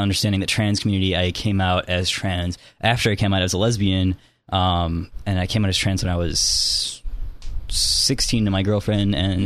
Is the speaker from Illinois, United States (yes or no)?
yes; Chicago, Illinois, United States; moved away as an adult; now in California, United States; I grew up in Chicago.